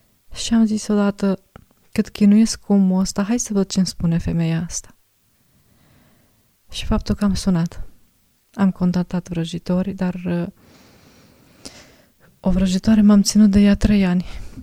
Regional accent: Negrești-Oaș, Satu Mare County, Romania; eu sunt din Negreștioa

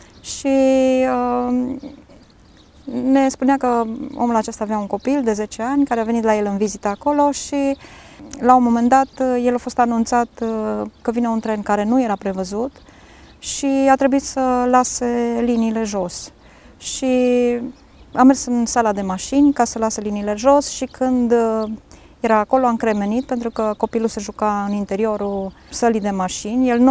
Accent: Turda, Cluj County, Romania; now in Alba Iulia, Romania; Am venit în Alba Iulia, eu sunt din Turda.

